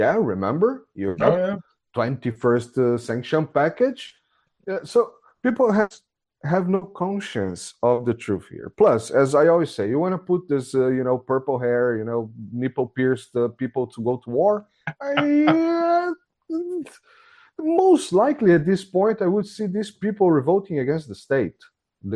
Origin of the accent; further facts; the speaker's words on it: Brazil; English is a second language; moved away; nowadays, yeah, I'm a migrant. I came from Brazil. I got on a plane. 12 hours later, I was on Switzerland, and then some hours later, I was on Italy.